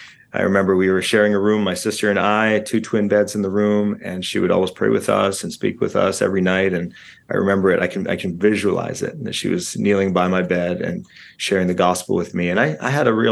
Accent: Markham, Ontario, Canada; also born or lived in Toronto; Yeah, so my parents immigrated from Egypt. I was born in Canada. I was born in Scarborough, which is in Toronto, east side of the city of Toronto. And then we moved to a suburb called Markham, part of the GTA, the Greater Toronto Area. So I've always been in this vicinity here.

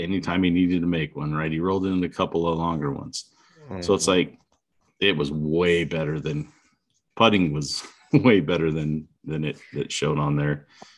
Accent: Utah, United States; Let's start with the big topic, and it's because we're from Utah, so we cheer for our guys

